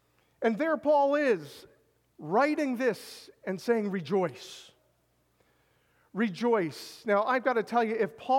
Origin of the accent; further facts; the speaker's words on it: Gibraltar, Pennsylvania, United States; I grew up in Gibraltar, Pennsylvania. It's close to Birdsboro. It's really back in the sticks.